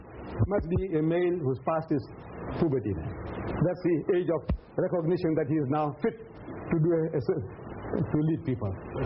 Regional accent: India; born there; I'm an Indian by birth, but my ancestors came from outside India 5,000 years ago.

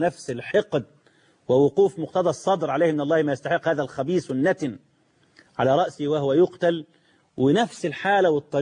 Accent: Egypt; ده عندنا في مصر في معاهدة كامب ديفيد المشؤومة دي ممنوع حد من الجنود يدخل سيناء

